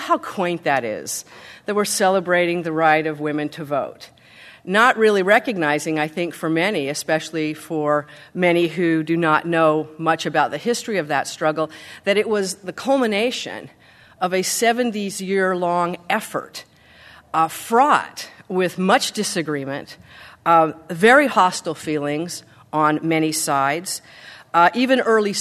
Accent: Utah, United States; Many of you know that I grew up Mormon in Utah.

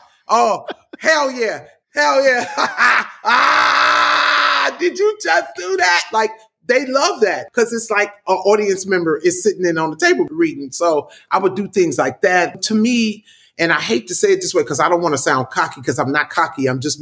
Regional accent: Compton, California, United States; And I knew it all because I'm from Compton.

